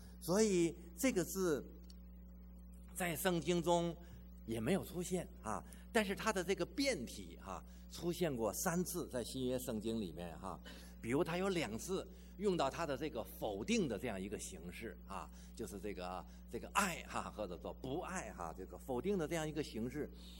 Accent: China; 和特别是我们中国人如果理解为就是那种为朋友哈

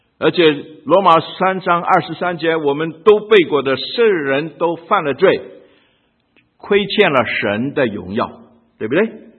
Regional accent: China; 难怪我们中国人把罪的字是非字上面加上四字

